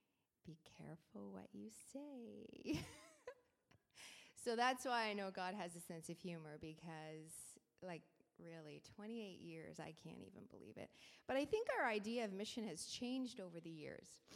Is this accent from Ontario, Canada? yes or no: yes; Stratford, Ontario, Canada; I was born and raised in Stratford, Ontario, and in fact graduated from the high school I work in.